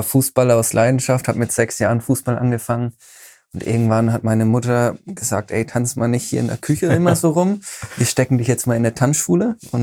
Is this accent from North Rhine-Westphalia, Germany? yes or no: no; Schweinfurt, Bavaria, Germany; wir kommen aus Schweinfurt, einer Weltstadt mit 50.000 Einwohnern, Industriestadt.